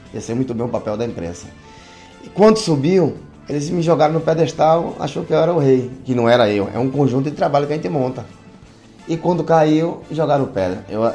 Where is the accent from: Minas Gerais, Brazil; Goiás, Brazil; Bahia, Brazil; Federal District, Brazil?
Bahia, Brazil; Riachão do Jacuípe; Sou de Riachão, Jacuípe, 70 quilômetros de Feira de Santana.